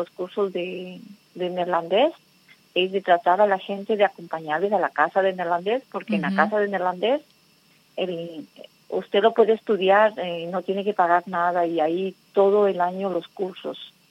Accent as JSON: {"language": "Spanish", "country": "Ecuador", "said": "Yo soy de Ecuador"}